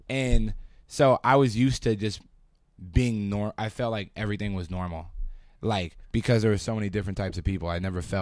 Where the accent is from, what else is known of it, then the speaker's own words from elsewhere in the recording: Northridge, California, United States; also born or lived in Ventura; So I'm trying to sell it all with voice right now. I'm from Northridge.